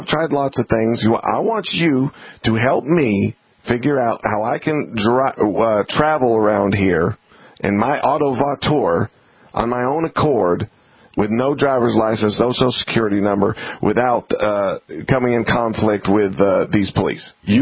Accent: United States; I can't just cite that I'm an American, that I'm a God-endowed American.

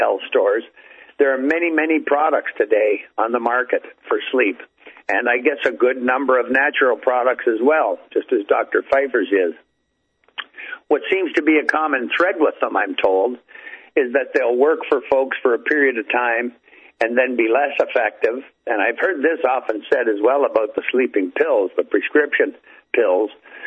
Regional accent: Canada; I'm Canadian, as you guys know. I'm half my heart's in America, so I consider myself very close

